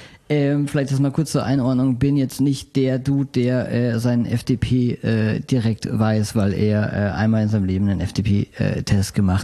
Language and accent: German; Germany; in meiner Heimat in der Nähe von Holland